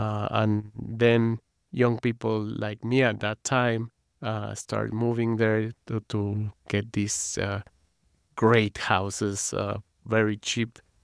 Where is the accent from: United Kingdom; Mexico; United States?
Mexico; Mexico City; I'm from the south of the city, which is where Frida Kahlo and Diego Rivera lived. Trotsky lived there. Mm-hmm. So it's a very left-wing part of the city.